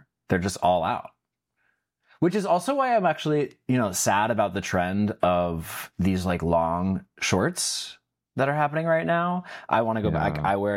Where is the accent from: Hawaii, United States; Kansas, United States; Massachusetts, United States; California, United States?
Hawaii, United States; I was a chubby kid growing up in Hawaii